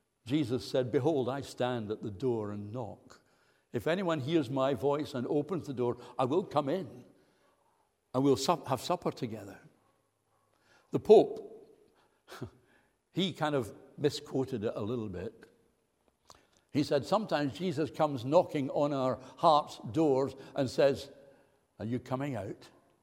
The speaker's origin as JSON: {"language": "English", "town": "Kilmarnock", "region": "Scotland", "country": "United Kingdom", "tie": "born or raised there", "said": "a village near my hometown in Ayrshire, in Kilmarnock, Ayrshire."}